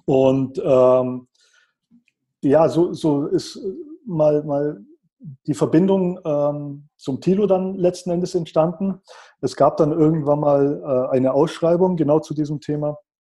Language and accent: German; Bavaria, Germany; komme aus dem Allgäu, bin hier geboren, aufgewachsen und habe eigentlich fast mein gesamtes Leben auch hier verbracht, mit kurzen Unterbrechungen im Freisinger Land.